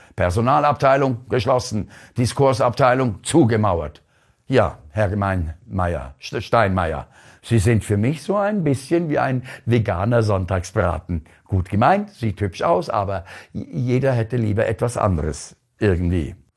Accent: Switzerland; Gänsehaut, wenn Tausende von deutschen Fans in den Stadien die Deutschlandhymne intonierten und das sogar als Schweizer.

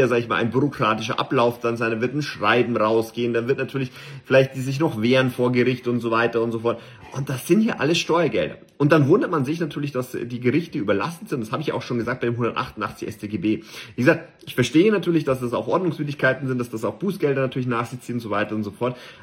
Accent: Bavaria, Germany; ich bin selber aus Bayern, wir haben ja auch natürlich einige Flüsse und auch einige Seen

